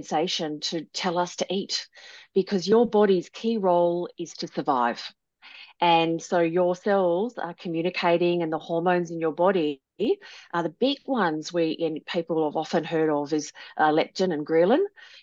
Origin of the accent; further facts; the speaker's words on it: Australia; So yes, I'm not American. I'm Aussie.